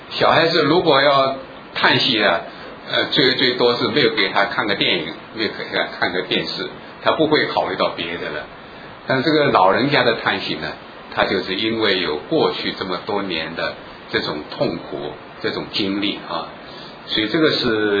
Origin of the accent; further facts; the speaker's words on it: China; 家谱的意思不是单单像我们中国人在这个祠堂里头放那个家谱